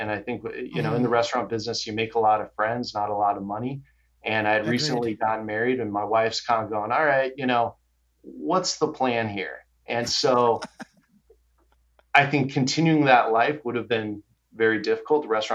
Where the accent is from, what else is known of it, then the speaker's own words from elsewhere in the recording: Arizona, United States; Grew up in Arizona.